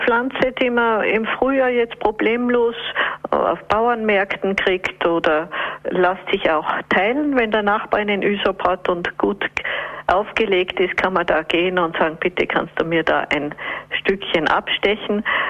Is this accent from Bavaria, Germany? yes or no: yes; Bavaria, Germany; Kartoffelkeller hat das bei uns in Bayern geheißen.